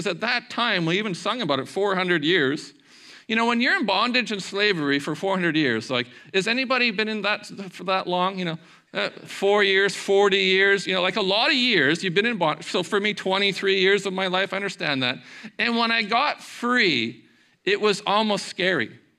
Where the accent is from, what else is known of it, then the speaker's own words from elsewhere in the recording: Prince Rupert, British Columbia, Canada; But can you remember a day when on Sunday, when I grew up in Prince Rupert, like it was hard to find milk or eggs because everything was closed